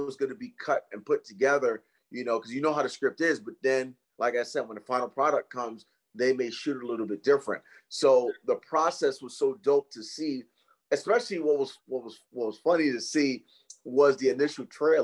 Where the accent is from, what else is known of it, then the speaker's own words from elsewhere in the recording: Brooklyn, New York, United States; I was letting him know I'm from Brooklyn, New York, and stuff like that.